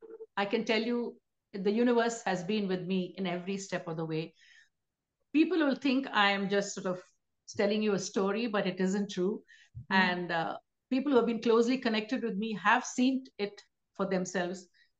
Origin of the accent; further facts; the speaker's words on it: Saisha, India; from Saisha, India.